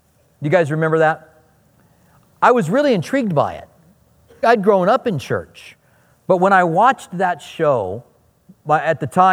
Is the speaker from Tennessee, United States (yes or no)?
no; Iowa, United States; You can tell I'm from Iowa by my name. That's what Iowans